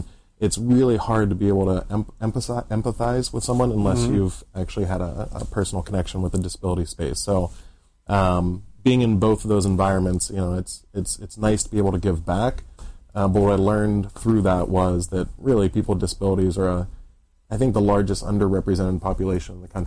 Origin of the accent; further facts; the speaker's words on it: Pittsburgh, Pennsylvania, United States; I'm from Pittsburgh, Pennsylvania